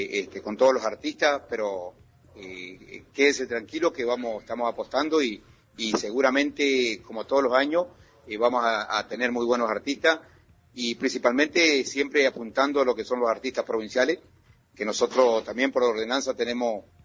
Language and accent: Spanish; Argentina; Nosotros, como argentino, más que alegre, una emoción.